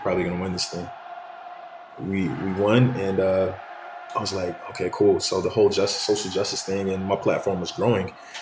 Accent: the South, United States; Growing up in the South, like, we didn't have soccer at all.

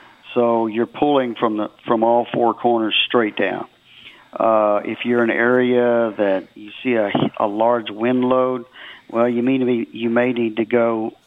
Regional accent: Conroe, Texas, United States; I grew up in Conroe, so it's a little bit, you know, it's a little bit different.

